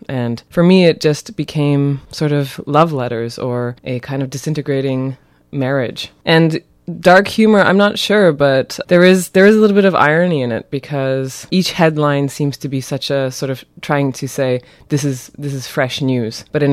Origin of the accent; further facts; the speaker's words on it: St. Catharines, Ontario, Canada; moved away; I mean, I'm from St. Catharines originally, but I haven't been living here for over 10 years.